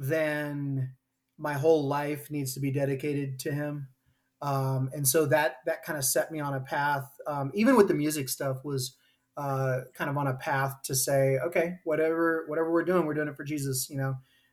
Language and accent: English; Jackson, Missouri, United States; Yeah, I grew up in Jackson, Missouri. So very rural.